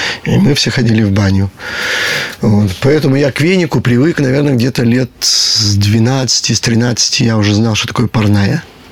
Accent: Krasnovishersk, Perm Krai, Russia; Я вырос в Красновишерске, у нас район такой был, назывался он «Лагерь». Там действительно лагерь был в свое время, зона.

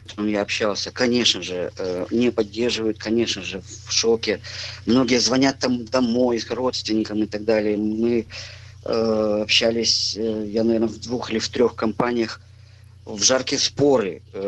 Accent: Ukraine; Да, я вырос на Украине, я ужасно люблю Одессу, Херсон, считаю их моими родными городами.

